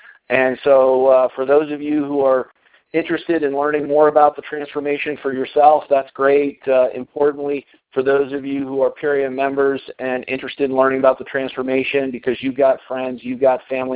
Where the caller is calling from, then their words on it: Colorado, United States; I'm calling in from Colorado tonight.